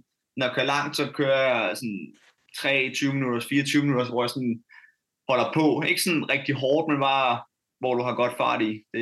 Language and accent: Danish; Amager, Capital Region of Denmark, Denmark; Og jeg er ude fra Amager.